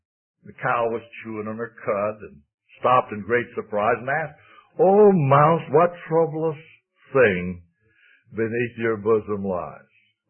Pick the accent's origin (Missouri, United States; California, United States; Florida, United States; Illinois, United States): Florida, United States; Miami; where the assembly in which I was raised in Miami.